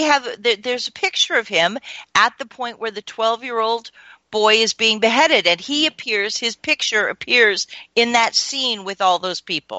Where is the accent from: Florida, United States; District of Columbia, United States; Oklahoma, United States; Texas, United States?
District of Columbia, United States; Washington; But even though it's my hometown newspaper